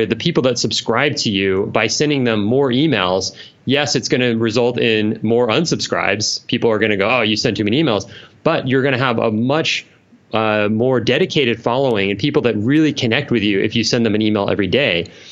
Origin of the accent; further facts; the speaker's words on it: California, United States; now in Southern California, United States; like I grew up in Northern California, the beaches up there are just kind of like foggy and there it's really hardly ever sunny.